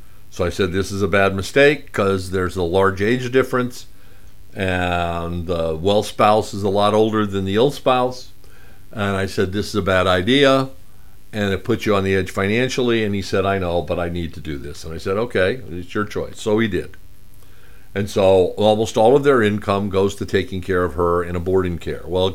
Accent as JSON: {"language": "English", "region": "Arizona", "country": "United States", "tie": "born or raised there", "said": "when I was growing up in Arizona, every year there was some idiot bitten by, usually more than one idiot, bitten by a rattlesnake."}